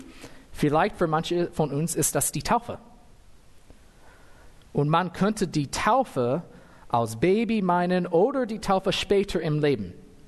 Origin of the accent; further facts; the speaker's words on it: United States; also ich bin Amerikaner, das ist meine Heimat.